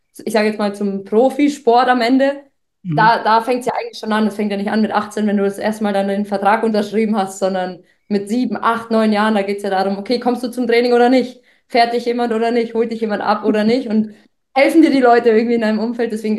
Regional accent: Fürth, Bavaria, Germany; Ja, ich würde sagen, Fürth ist jetzt nicht so groß, wo ich herkomme.

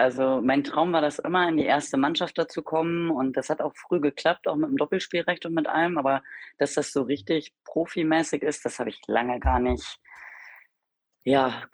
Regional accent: Emlichheim, Lower Saxony, Germany; born there; Ja, ich komme gebürtig aus Emlichheim

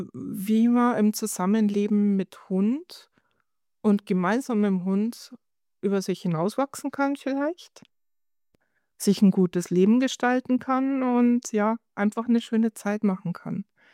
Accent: Rosenheim, Bavaria, Germany; ich komme aus Rosenheim, daher kennen wir uns auch.

